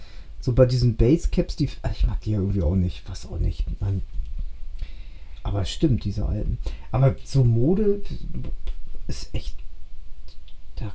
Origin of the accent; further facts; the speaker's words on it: West Germany, Germany; also ich als Wessi